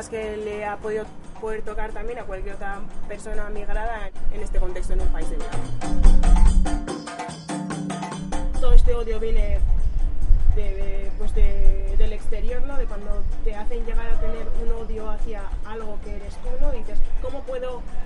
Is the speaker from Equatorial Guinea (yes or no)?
yes; Equatorial Guinea; moved away; tengo 22 años, soy de Guinea Ecuatorial